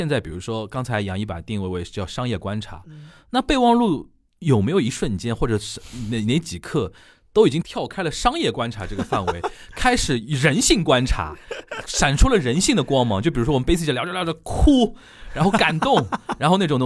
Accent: Shanghai, China; 然后比如说我是上海人，我聊很多上海文化的那些东西

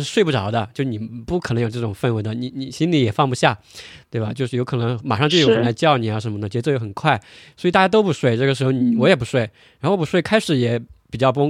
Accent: Sichuan, China; 因为我首先第一个我是四川人，对吧？然后我在四川工作过，在北京也有工作的经验

